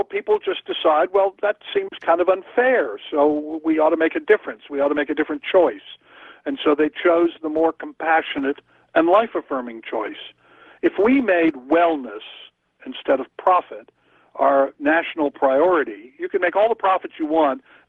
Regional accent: Virginia, United States; I grew up in Virginia, so, I mean, you know, I'm a Southerner. I'm a particular kind of Southerner.

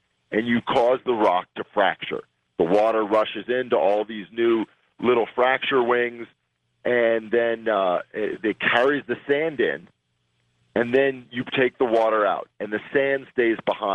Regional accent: Philadelphia, Pennsylvania, United States; born there; No, I was born in Philadelphia

